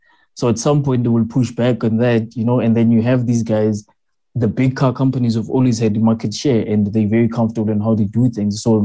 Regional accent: Vaal, South Africa; I grew up in Vaal. I went to a primary school where for the first, I think, up until grade 4, we were actually studying in a shack and we were sharing it.

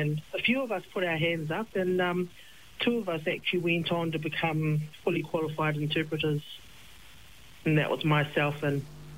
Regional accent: Wellington, New Zealand; also born or lived in Samoa; I was born in Samoa, but our family migrated to New Zealand back in 63. I was raised in Wellington, so I grew up in Wellington until I got married to an Aucklander, and we shifted up to Auckland

